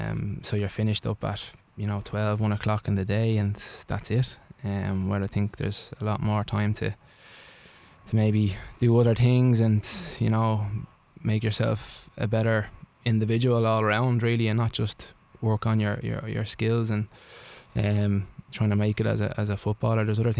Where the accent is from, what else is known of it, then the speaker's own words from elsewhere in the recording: Ireland; growing up in Ireland